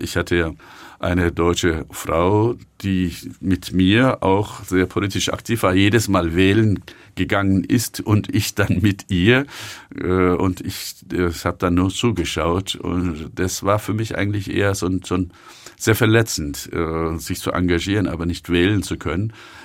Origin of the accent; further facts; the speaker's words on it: Kayseri, Kayseri Province, Turkey; also ich komme auch aus Kayseri. Kayseri ist ja so ein Schwabenstaat der Türkei.